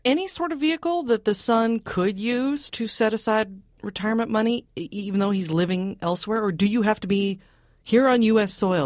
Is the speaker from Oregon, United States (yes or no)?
yes; Portland, Oregon, United States; I grew up in Portland, and you're one of those people that we hated.